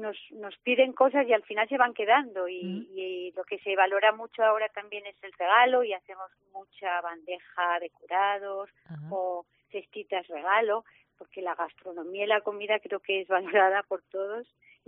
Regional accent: Teruel, Aragon, Spain; llevamos toda la vida, desde hace 4 generaciones que estamos en lo que es el comercio. Uh-huh. Somos de Teruel.

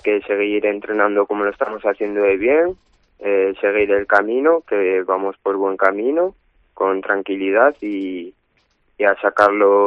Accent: Oviedo, Asturias, Spain; yo soy de Oviedo, Asturias, y estuve 2 años viviendo en Burgos y me adapté bien a la ciudad y al estar fuera de casa. Y este año en Palencia

